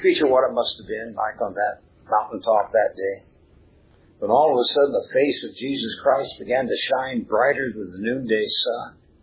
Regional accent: West Coast, United States; I grew up on the West Coast. I used to look out at the Pacific Ocean each morning.

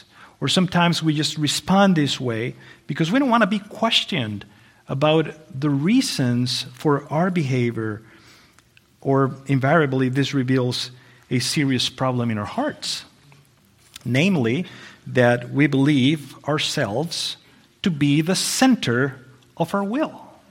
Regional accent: Mexico; now in United States; and I'm originally from Mexico, as some of you already know, but this is my first time in North Carolina

